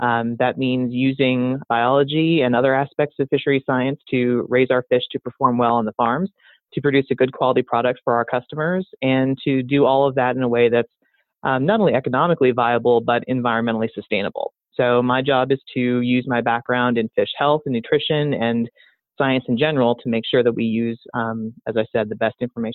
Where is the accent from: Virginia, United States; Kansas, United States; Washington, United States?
Washington, United States; So I grew up in Washington State, but most of our family lives in Minnesota and North Dakota.